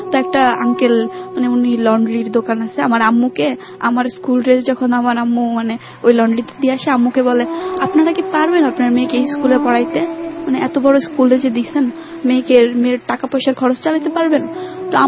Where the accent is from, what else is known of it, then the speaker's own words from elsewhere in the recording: Dhaka, Dhaka Division, Bangladesh; also born or lived in Kishoreganj; বাবা সেই 15 দিন বয়সে আমাকে ঢাকায় নিয়ে আসে ট্রেনে করে, একা মাকে ছাড়া